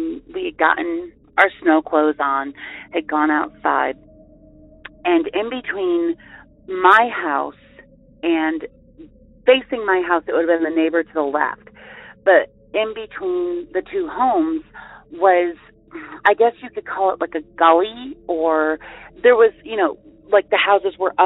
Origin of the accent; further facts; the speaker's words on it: Arizona, United States; also born or lived in Avoca, New York; I'm from Arizona.